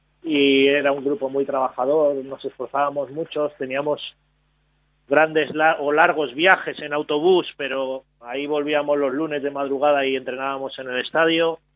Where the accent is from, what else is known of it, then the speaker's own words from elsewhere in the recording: León, Castile and León, Spain; Yo ahora resido en León, que yo soy de León